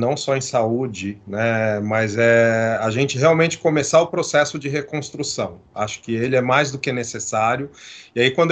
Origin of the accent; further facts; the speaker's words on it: Brazil; Então, eu, como brasileiro, fico triste de ter acesso a dados e olhar a percepção das pessoas de confiança